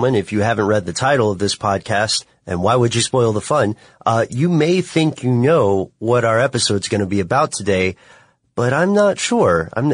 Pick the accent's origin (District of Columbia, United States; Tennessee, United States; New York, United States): Tennessee, United States; I have, but you know I'm from Tennessee, so I have seen